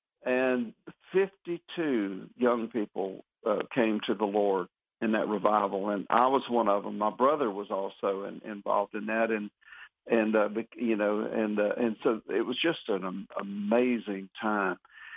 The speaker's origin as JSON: {"language": "English", "town": "Jacksonville", "region": "Florida", "country": "United States", "tie": "born or raised there", "said": "I was raised in church, and I'm from Florida. I'm from Jacksonville."}